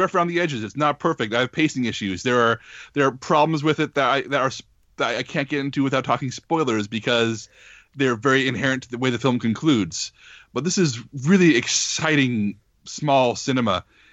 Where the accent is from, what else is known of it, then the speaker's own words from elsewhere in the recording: United States; And it requires an introduction for me as an American.